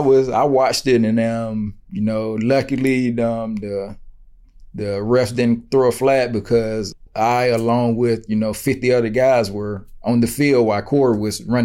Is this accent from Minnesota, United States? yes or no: no; Greenwood, South Carolina, United States; Small town, only like 20, 30,000 people. So, you know, the only thing to do there is play sports.